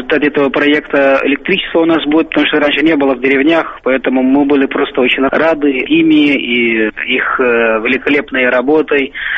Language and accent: Russian; Aswan, Aswan Governorate, Egypt; Russian is a second language; Я асуанец из Асуана, неподалеку от Асуанской плотины.